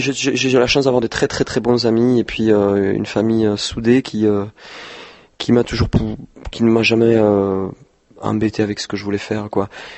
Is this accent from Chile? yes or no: no; Perpignan, Occitanie, France; Et là, nous avons organisé un showcase chez nous à Perpignan avec tous les amis.